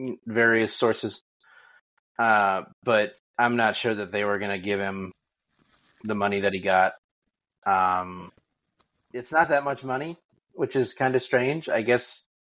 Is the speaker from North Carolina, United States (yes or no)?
yes; North Carolina, United States; I found out about 5 days ago that Nyheim Hines got hurt in my hometown. The jet ski on Lake Norman.